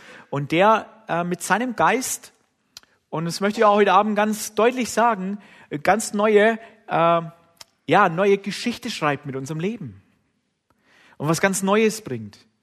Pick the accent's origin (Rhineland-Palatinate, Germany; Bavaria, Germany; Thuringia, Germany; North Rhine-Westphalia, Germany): Bavaria, Germany; accent: Franconian; Mein Deutsch ist auch kein Schriftdeutsch. Mein Deutsch ist ein fränkisches Deutsch. Die Schweizer haben den Franken und ich bin ein Franke.